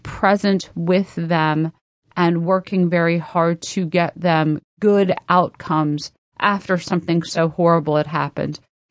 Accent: Richmond, Virginia, United States; I am a proud, lifelong resident of the Commonwealth of Virginia with a few notable exceptions. I grew up in Richmond. I was a fan district kid

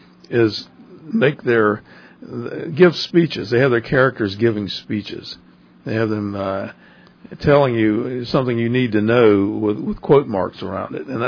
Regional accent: Fayetteville, North Carolina, United States; It was my hometown of Fayetteville, North Carolina. When I was a boy, the center of the town was the Market House.

